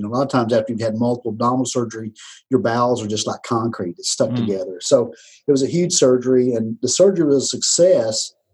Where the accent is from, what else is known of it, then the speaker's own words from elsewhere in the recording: Texas, United States; You know, I'm from Texas. I love pecans.